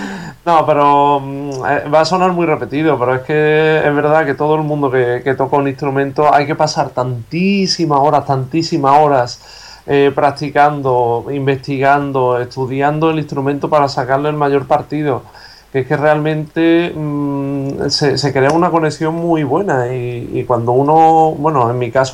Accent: Ronda, Andalusia, Spain; Yo soy de allí, de Ronda, en Málaga.

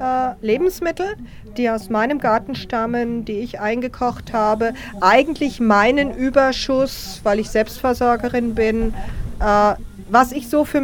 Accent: Austria; now in Germany; ich bin ja aus Österreich, ihr seid ja Deutsche, seid ja Ausland für mich.

